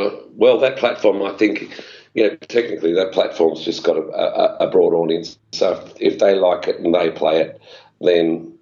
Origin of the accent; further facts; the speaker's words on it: New South Wales, Australia; I grew up on the farming flats at the foot of the Blue Mountains west of Sydney, somewhere between Penrith and Richmond.